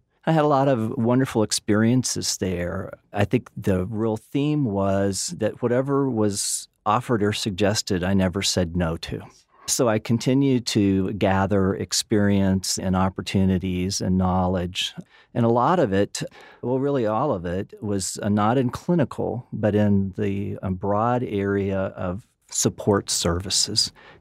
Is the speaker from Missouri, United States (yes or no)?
no; Gainesville, Florida, United States; now in West Texas, United States; I was born in Gainesville, Florida, except for a few years when I was undergraduate at LSU in Baton Rouge. I've been a Floridian all my life.